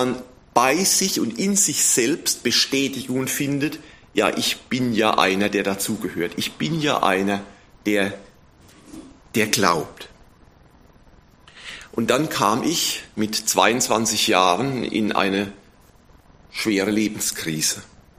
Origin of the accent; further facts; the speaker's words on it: Neustadt, Rhineland-Palatinate, Germany; Und Neustadt, wo ich herkomme, hat ja eine besonders unrühmliche Rolle gespielt im Dritten Reich.